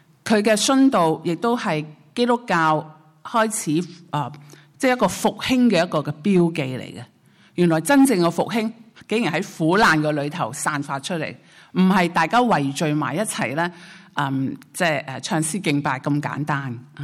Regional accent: Hong Kong; 即我相信这些都是我们香港人的心灵上的即对话，是吧？

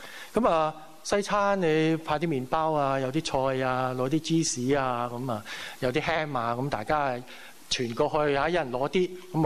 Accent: China; 我中國人嚟噶嘛，客氣啲噶嘛

